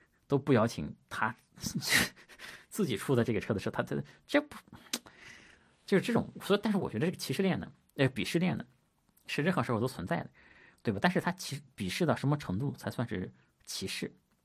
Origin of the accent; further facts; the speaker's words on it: Shandong, China; now in Shanghai, China; 就首先，我其实不是上海人，我来上海10年时间，但我是山东人。